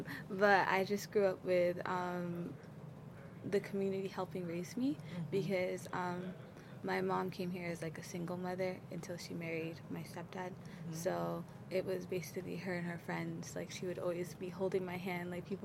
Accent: Lewiston, Maine, United States; also born or lived in Kenya / Tennessee; Because when we left Somalia and went to Kenya. Well, I was born in Kenya. My mom was Somalia and came to Kenya. And then we were first brought to Tennessee. And then I think we only stayed there for a year. And we came to Lewiston.

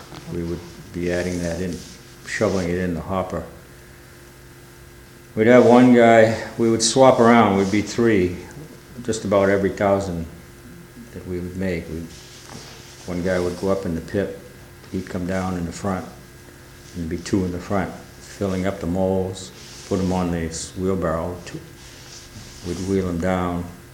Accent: New Auburn, Maine, United States; Yeah, I grew up in New Auburn.

